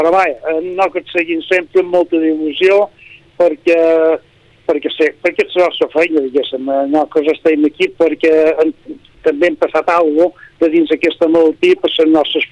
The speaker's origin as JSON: {"language": "Catalan", "town": "Pollença", "region": "Balearic Islands", "country": "Spain", "said": "també que som de Pollença"}